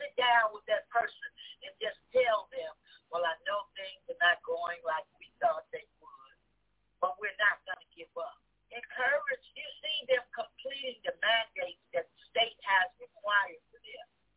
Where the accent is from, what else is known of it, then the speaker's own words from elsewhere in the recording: Chicago, Illinois, United States; I'm West Side. I was born in the Cook County Hospital on Washington Boulevard.